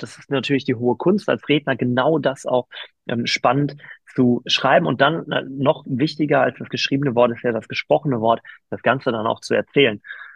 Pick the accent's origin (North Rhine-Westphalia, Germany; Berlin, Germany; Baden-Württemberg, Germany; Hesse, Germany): North Rhine-Westphalia, Germany; Gelsenkirchen; Ich komme aus Gelsenkirchen